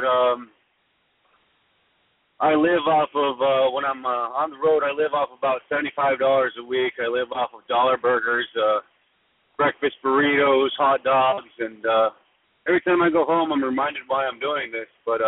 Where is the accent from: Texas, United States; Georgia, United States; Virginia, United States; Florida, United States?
Texas, United States; El Paso; I'm from El Paso, Texas.